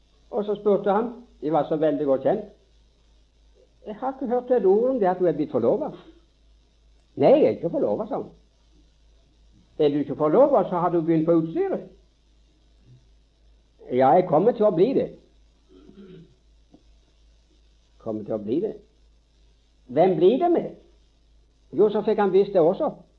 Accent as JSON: {"language": "Norwegian", "town": "Karmøy", "region": "Rogaland", "country": "Norway", "said": "Jeg kjenner til et tilfelle hjemme på Karmøy."}